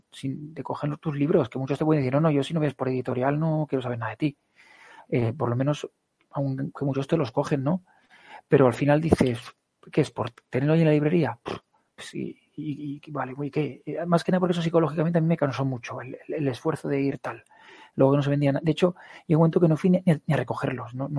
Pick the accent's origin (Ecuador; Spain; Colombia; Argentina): Spain; Castellón, Valencian Community; Yo soy de Castellón, pues la hago en Castellón, me busco una imprenta o algo así, también el dinero que se quede aquí.